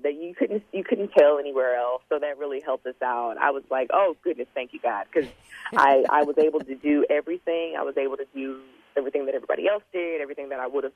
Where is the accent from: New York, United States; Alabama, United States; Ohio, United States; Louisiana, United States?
Alabama, United States; So returning home-ish, you know, because I'm from Alabama, obviously, is lovely.